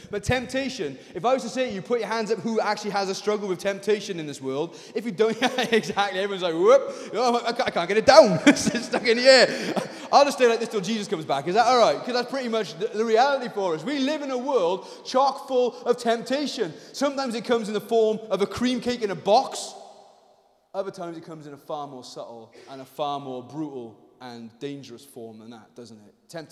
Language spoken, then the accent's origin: English; Wales, United Kingdom; because I'm a Welsh preacher